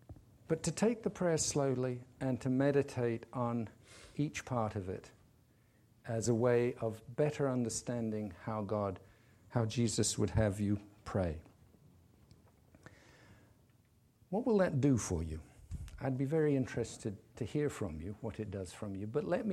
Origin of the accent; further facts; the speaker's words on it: England, United Kingdom; Then, because I'm English, I can pray for European marriages.